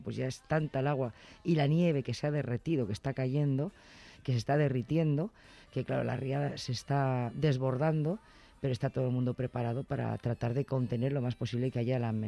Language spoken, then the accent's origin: Spanish; Estella, Navarre, Spain; mira, en Estella, en mi pueblo, ahí está el río Ega